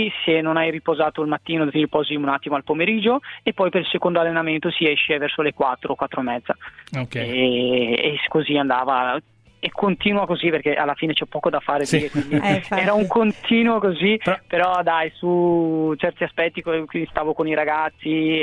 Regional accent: Eritrea; E avevo un'idea di portarmeli in Eritrea, perché comunque essendo il mio paese d'origine

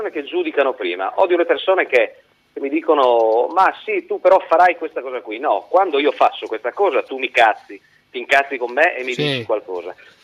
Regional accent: Udine, Friuli-Venezia Giulia, Italy; io sono di Udine

